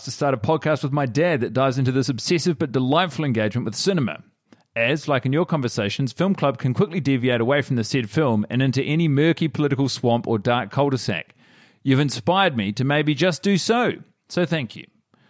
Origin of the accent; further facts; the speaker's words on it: Australia; now in Vienna, Austria; I'm Australian and she's Swedish, but we're living in Vienna